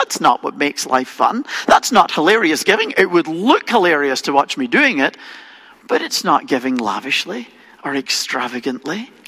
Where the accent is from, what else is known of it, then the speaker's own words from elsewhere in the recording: Scotland, United Kingdom; because I'm from Scotland and I'm cheap.